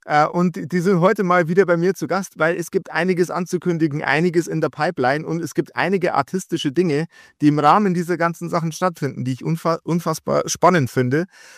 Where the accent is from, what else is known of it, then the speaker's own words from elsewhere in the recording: Regensburg, Bavaria, Germany; born there; tatsächlich bin ich in Regensburg geboren